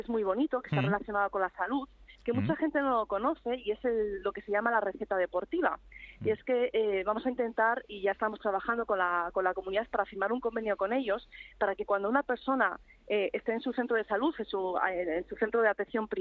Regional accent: Soria, Castile and León, Spain; Que soy de Soria, lo siento.

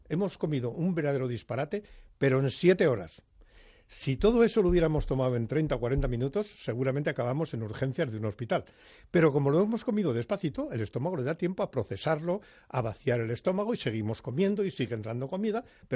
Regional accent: León, Castile and León, Spain; Yo soy de León, como sabes muy bien, y te aseguro que si un chorizo de León no me pica un poco, no me gusta.

